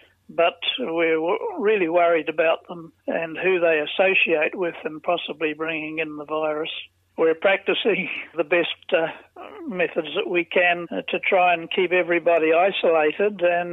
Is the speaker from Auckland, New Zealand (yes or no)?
yes; Pukekohe, Auckland, New Zealand; from Pukekohe. I've been in the vegetable industry for 60 years and our specialty at our farm is producing celery.